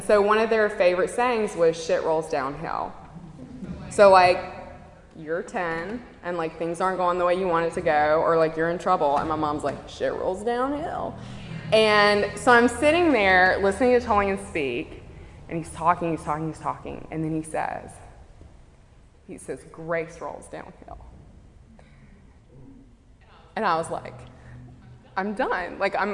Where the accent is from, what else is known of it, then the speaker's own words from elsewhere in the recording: Mississippi, United States; I'm from Mississippi, where, like, my joke about Mississippi is